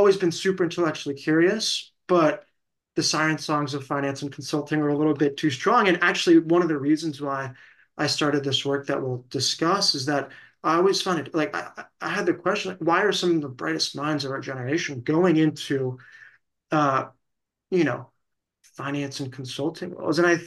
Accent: San Diego, California, United States; also born or lived in Israel; I was born in Israel and then ended up growing up in San Diego, California. And I mean, in retrospect, a phenomenal place to grow up.

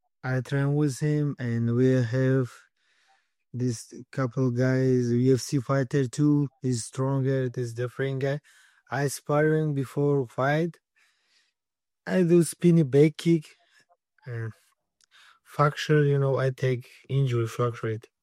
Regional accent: Dushanbe, Tajikistan; English is a second language; Tajikistan is beautiful, brother. A good country. We are Persian country, and after Soviet Union, we are separate. Every country is separating. We are now small. 93% this mountain. I born in really this Dushanbe city. Mountainside.

